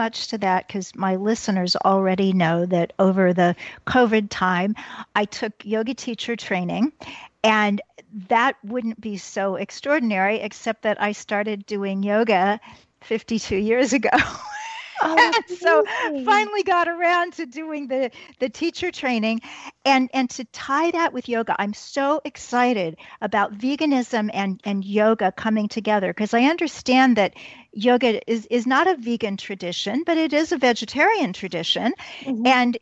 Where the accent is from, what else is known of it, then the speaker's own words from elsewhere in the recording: Kansas City, Missouri, United States; I started working in advertising for a very posh store in my hometown of Kansas City